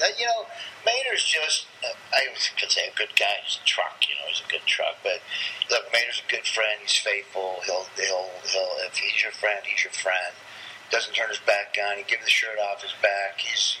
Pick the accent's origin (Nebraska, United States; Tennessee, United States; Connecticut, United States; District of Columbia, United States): Nebraska, United States; accent: Southern; moved away; also born or lived in Florida / Georgia; I grew up on, I'm not from the South. I grew up on a pig farm in southeast Nebraska